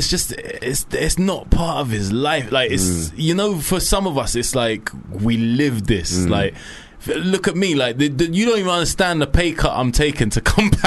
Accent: Kilburn, London, United Kingdom; I'm from Kilburn, man.

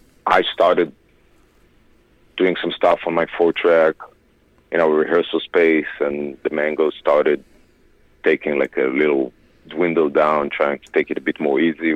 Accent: Israel; so I'm from Israel.

